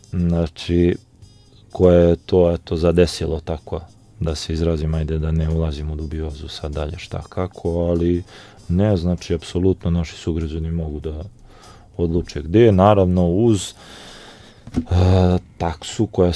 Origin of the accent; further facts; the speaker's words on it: Kragujevac, Šumadija and Western Serbia, Serbia; Kod nas u Kragujevcu to nije slučaj